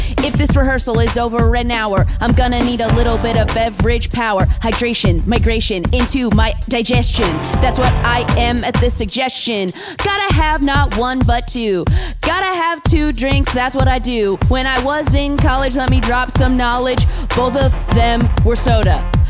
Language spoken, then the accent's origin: English; California, United States; And you were like, you went to UCI, and I was like, oh, I'm from Orange County. And I think we pretty quickly had the SoCal game recognized game.